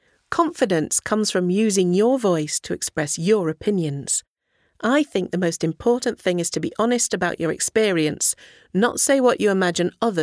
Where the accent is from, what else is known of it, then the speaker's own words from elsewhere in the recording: Manchester, North West England, United Kingdom; I am from Manchester in England.